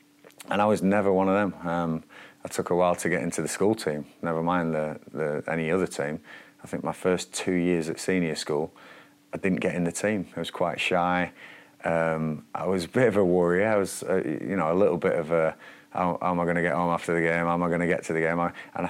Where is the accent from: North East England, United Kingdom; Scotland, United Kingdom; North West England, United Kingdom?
North West England, United Kingdom; Blackburn; As a player back then, I was brought up in Blackburn, you know, and a hard-working family, you know.